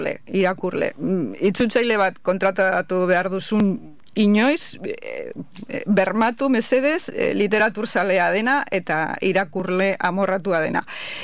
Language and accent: Basque; Portugalete, Basque Country, Spain; born there; now in Bilbao, Spain; bilbotarra zela, zera, jaiotzez portugaletetarra, portugaleten jaio nintz, noin dela urte gehiegi, Bilbon bizinaz, Barakaldon be bizizanaz